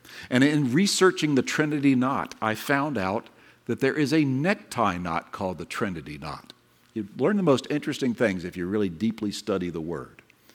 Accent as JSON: {"language": "English", "country": "Ireland", "said": "And being Irish, I like Patrick's."}